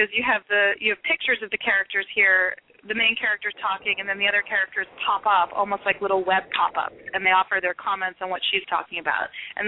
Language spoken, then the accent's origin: English; Philadelphia, Pennsylvania, United States; also born or lived in San Francisco, United States / Tokyo, Japan / Boston, United States; now in Los Angeles, United States; Yeah, I'm from Philly, born and raised in Philly